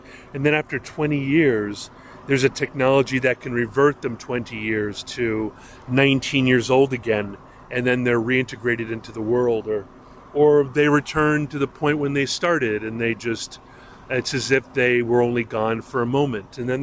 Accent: Hawaii, United States; I grew up in Hawaii. I dated my sweet girlfriend, Georgina Marr, at Kahala Beach.

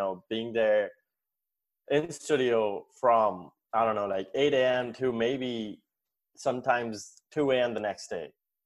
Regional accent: India; moved away; when I came from India, I really didn't know that that was going to be something that they, you know, make you do.

